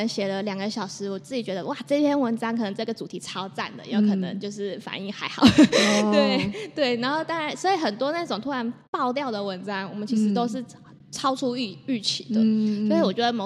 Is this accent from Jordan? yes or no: no; Chiayi, Chiayi County, Taiwan; 回到嘉义，就在吃早餐，就是有时候去吃早餐的时候，就发现说，哎，嘉义怎么有一些早餐店把这个我们小时候在自己家厨房吃的煎肉粽拿出来变成早餐的正餐去贩售